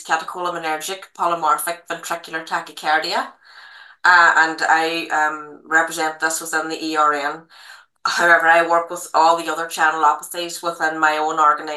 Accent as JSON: {"language": "English", "country": "Ireland", "said": "I come from Ireland"}